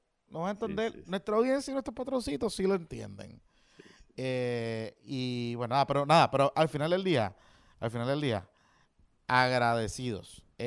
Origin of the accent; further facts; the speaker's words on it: Carolina, Puerto Rico; yo soy un tipo de Carolina, me gradué de Carolina School, soy clase media, soy normal